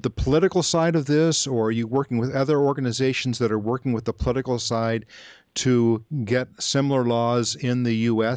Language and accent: English; California, United States; we live in a beautiful area on Central Coast, California, most of the year, my hometown.